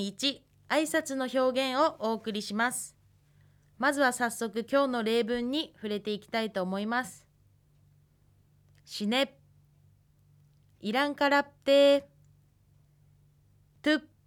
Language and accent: Japanese; Biratori, Hokkaido, Japan; 大学の4年間以外はずっとビラトリ町で生活しています。